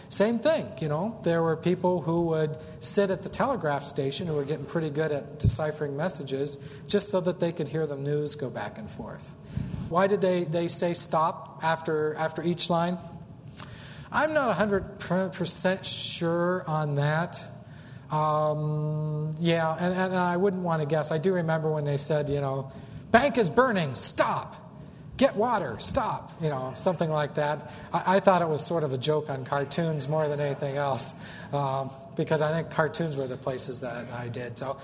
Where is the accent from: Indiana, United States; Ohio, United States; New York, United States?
Ohio, United States; I was born and raised in Perry County near New Lexington.